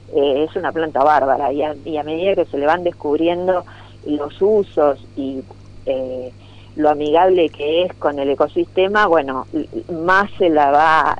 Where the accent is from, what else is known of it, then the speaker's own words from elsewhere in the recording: Argentina; sino porque somos ciudadanas argentinas